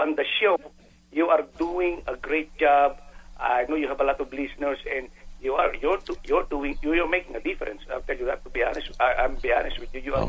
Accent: North Carolina, United States; so I'm from the South, maybe, I don't know about our state, North Carolina, it's still allowed right now

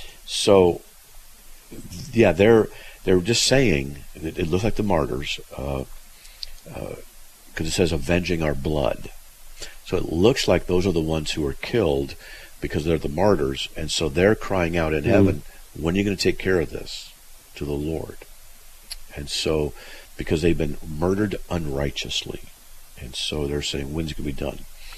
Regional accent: California, United States; now in Idaho, United States; Yeah, I'm from SoCal, and they moved to Idaho 20 years ago.

